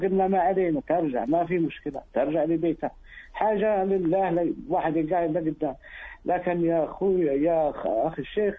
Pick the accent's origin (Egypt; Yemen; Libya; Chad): Libya; Eastern Libya; هي جوزتي من منطقة في جنوب ليبيا وأنا في شرق ليبيا، ومتجوزين لنا 30 عام.